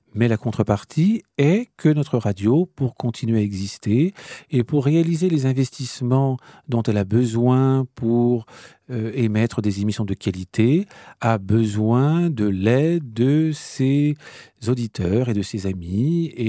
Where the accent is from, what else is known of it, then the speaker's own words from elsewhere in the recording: France; parce que nous sommes français